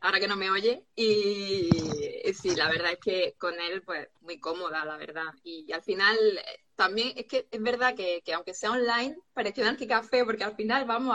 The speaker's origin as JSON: {"language": "Spanish", "town": "Almería", "region": "Andalusia", "country": "Spain", "said": "ahora sí que voy a aprovechar para darle bombo a mi tierra, porque en Almería tenemos una playa"}